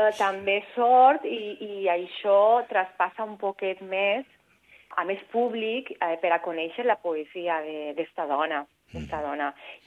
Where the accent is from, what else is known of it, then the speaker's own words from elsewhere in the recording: Valencia, Valencian Community, Spain; born there; jo vaig naixer a València, val? El que passa és que tota la meva família ve de Conca, ve de la Manxa.